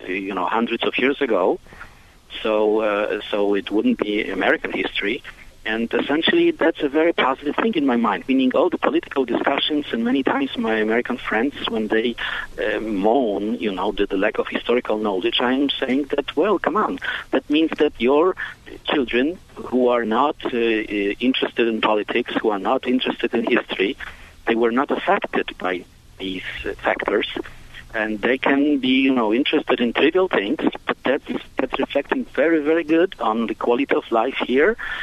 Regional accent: Poland; No, I'm from Poland.

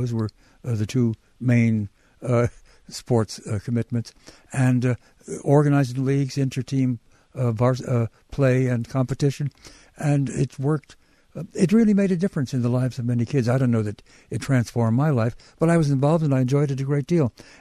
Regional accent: Brooklyn, New York, United States; I was raised in Brooklyn many, many years ago, to be sure.

